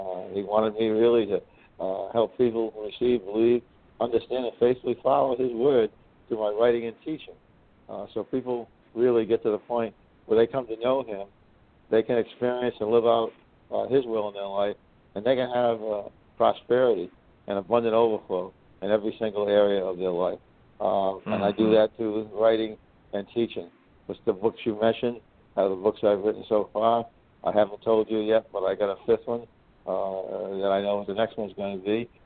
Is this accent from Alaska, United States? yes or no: no; Rhode Island, United States; now in Boston, United States; So I grew up in Rhode Island. I went to work for the telephone company.